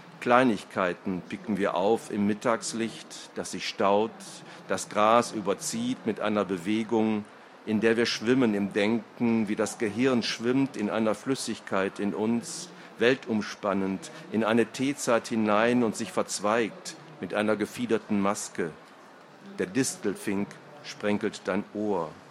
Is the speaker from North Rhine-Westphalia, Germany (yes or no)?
yes; Essen, North Rhine-Westphalia, Germany; ich komme aus Essen, gebürtiger Essener